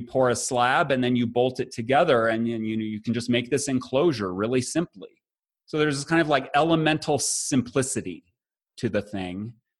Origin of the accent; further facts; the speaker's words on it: Midwest, United States; from growing up in the Midwest and always being around the kind of agriculture and then the kind of industrial cities of the Midwest as well